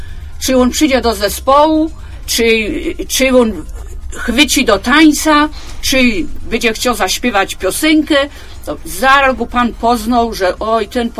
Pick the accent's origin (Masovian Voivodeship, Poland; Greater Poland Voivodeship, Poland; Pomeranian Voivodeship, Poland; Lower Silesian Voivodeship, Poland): Greater Poland Voivodeship, Poland; Posadowo; Ja jestem z Posadowa, to jeszcze u nas takie biskupianki.